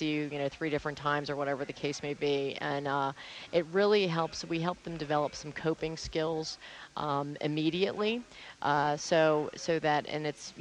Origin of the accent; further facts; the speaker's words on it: Wilmington, Delaware, United States; now in Santa Fe, United States; Yes, I'm from Wilmington, Delaware, and I was a state legislator in Delaware for 2 terms.